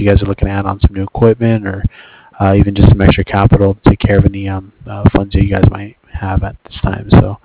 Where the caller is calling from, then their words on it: Cardiff, Wales, United Kingdom; I'm calling over from Cardiff.